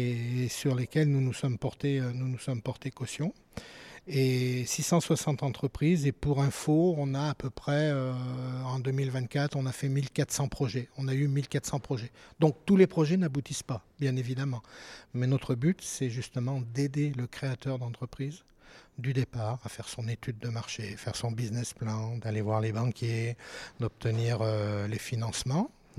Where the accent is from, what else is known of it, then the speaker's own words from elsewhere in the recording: Nouvelle-Aquitaine, France; je suis du Limousin